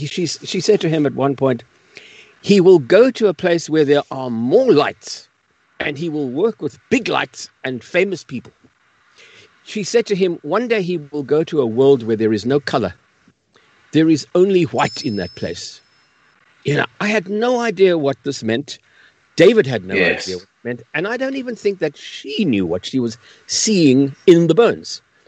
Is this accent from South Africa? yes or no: yes; South Africa; when I was growing up in South Africa, when I was about 7 years old.